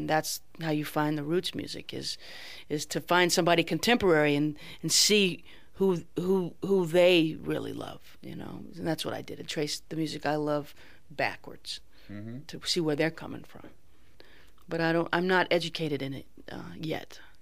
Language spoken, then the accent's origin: English; the South, United States; I grew up in the South, so I always listened to country music, but mostly I heard bad country music